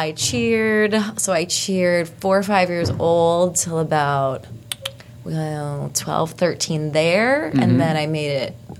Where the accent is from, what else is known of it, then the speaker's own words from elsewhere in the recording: Levittown, New York, United States; So I grew up in Long Island in Levittown.